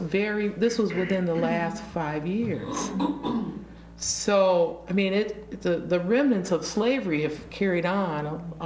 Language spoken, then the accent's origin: English; Illinois, United States; In Illinois, there was a recent lawsuit against the Holiday Inn in my hometown that doesn't have a great history of race relations